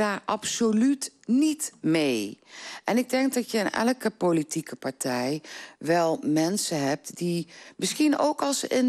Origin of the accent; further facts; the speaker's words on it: Gelderland, Netherlands; now in Venlo, Netherlands; Nou, 32 jaar geleden ben ik hier komen wonen. Ik kom eigenlijk oorspronkelijk uit Zuid-Gelderland, onder de rivieren.